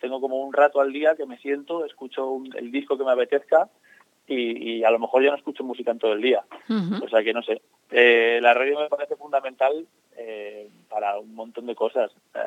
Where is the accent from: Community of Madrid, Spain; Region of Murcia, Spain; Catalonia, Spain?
Community of Madrid, Spain; Madrid; Y yo vivo en Madrid, soy de Madrid, pero tengo un vínculo muy fuerte ahí con San Vicente y siempre estoy yendo y viniendo.